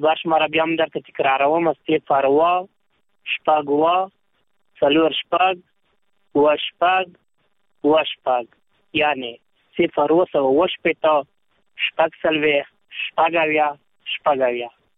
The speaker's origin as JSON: {"language": "Pashto", "region": "Khost", "country": "Afghanistan", "said": "زه باور خوستی یم"}